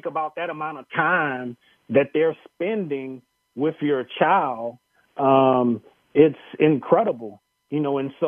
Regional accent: Longview, Texas, United States; helped me kind of shed that from being this shy kid growing up in Longview, Texas.

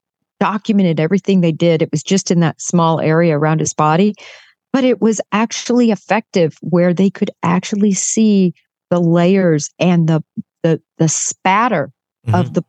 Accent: Nebraska, United States; born or raised there; also born or lived in Kansas

